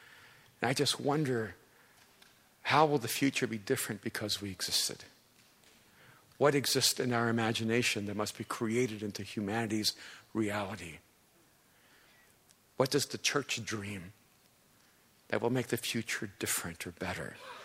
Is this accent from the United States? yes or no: no; El Salvador; And I'm from El Salvador. I'm an immigrant. Got in on time, in time.